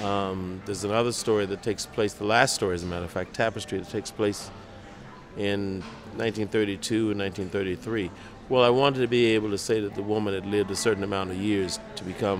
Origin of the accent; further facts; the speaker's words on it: Washington, District of Columbia, United States; I mean, Washington's a special place only because it's my hometown.